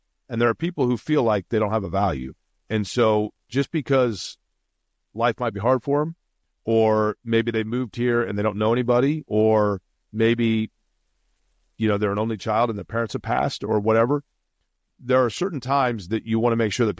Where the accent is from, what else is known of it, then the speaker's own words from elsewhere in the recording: Indianapolis, Indiana, United States; And I grew up in Indy. I have a love for Indy. I have a passion for the city itself.